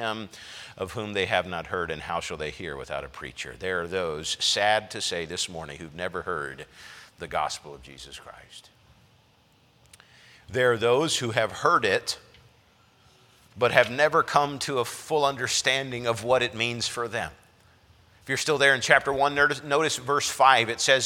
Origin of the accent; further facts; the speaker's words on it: China; I grew up in a nation where, by and large, the populace had never heard the gospel message. I grew up in China